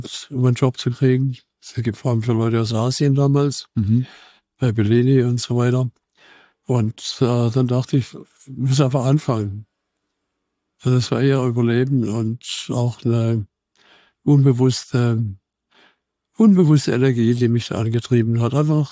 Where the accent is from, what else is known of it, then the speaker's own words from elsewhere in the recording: Baden-Württemberg, Germany; Jetzt aber Beuren ist ein Dorf, heute 90 Einwohner. Ich bin dann im Dorf daneben aufgewachsen, genauso klein. Dorfschule war gut und dann Kleinstadt Altensteig